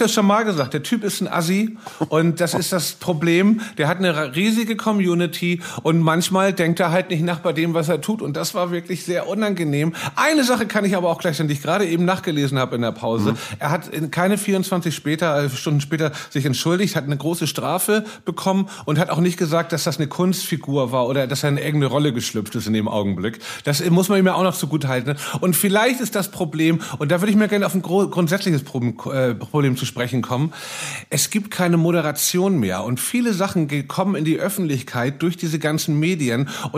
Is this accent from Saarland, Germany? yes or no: no; Hamburg, Germany; Ich bin Hamburger